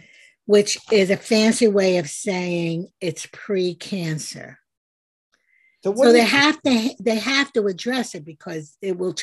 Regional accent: New York, United States; as a New Yorker, I am a little suspicious.

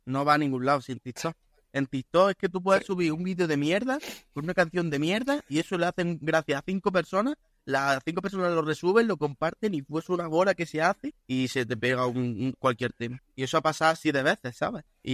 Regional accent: Almería, Andalusia, Spain; yo soy de Almería y me llaman más de Granada, de Murcia y de por ahí, que de mi propia ciudad.

